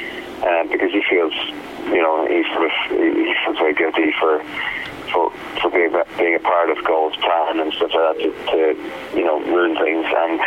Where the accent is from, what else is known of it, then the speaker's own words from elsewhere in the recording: Ireland; Yeah, I'm Irish.